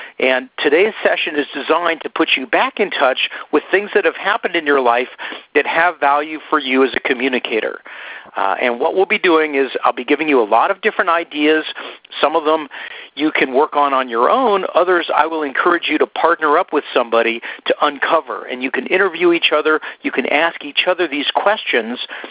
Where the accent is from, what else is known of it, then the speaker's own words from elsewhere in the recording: Berkeley, California, United States; And hearing that I'm from Berkeley, California, you might presume that I, too, am singing about wacky tobacco.